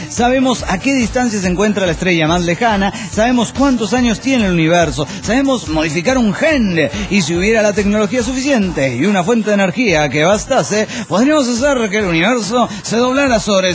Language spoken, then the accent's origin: Spanish; Argentina; soy de Argentina.